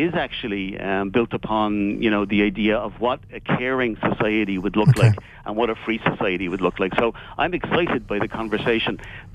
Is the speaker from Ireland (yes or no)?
yes; Ireland; I grew up in the Republic of Ireland at a time when we had various restrictions around contraception.